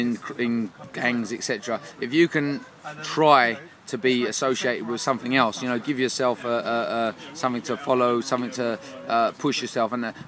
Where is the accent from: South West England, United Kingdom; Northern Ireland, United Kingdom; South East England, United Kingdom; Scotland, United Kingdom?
South East England, United Kingdom; Crawley; I come from Crawley.